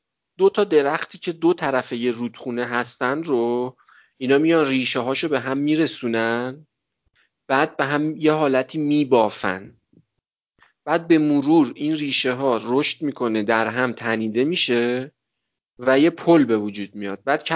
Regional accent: Iran; چون اونجا به هر کس میگفتیم ما ایرانی هستیم خیلی تعجب میکرد

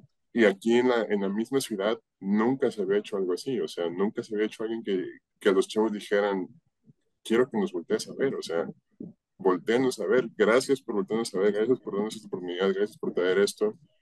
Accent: Guadalajara, Jalisco, Mexico; Siempre me veían como el tapatío, el tapatío, el tapatío, el tapatío. Y al principio yo adopté esa identidad porque pues me identificaba como un niño de 15 años, pues yo nunca había vivido en Colima, ¿no?

